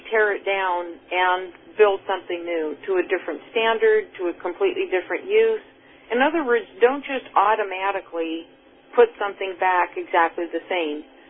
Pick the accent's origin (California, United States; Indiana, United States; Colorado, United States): California, United States; Chula Vista; now in San Diego, United States; Chula Vista happens to be my hometown. I live in San Diego. My business is in San Diego. I actually grew up in Chula Vista, went to Chula Vista High School.